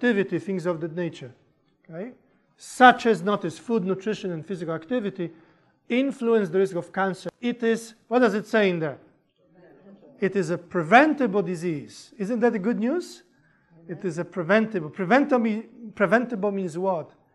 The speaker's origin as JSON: {"language": "English", "country": "Poland", "second_language": "English", "moved": "yes", "said": "You did notice I speak with an accent, didn't you? You do too, right? Sometimes I joke that I was born in Mississippi. And that's where the accent comes from. I am from Poland originally."}